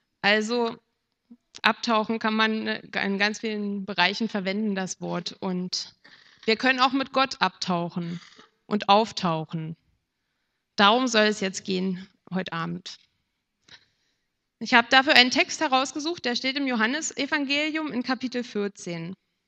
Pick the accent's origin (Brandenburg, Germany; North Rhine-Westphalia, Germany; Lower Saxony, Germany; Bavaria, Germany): Brandenburg, Germany; bei diesem Freischwimmer musste man damals bei uns in Brandenburg, musste man da auch einen Ring raustauchen